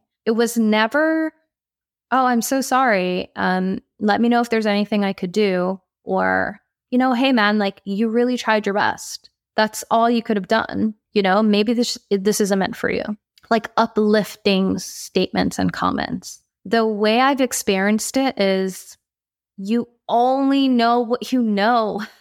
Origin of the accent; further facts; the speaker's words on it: Singapore; also born or lived in Philippines / Netherlands; being Dutch Filipino, being raised in Singapore, going to the Philippines, coming back to Holland, having lived in Asia, being culturally confused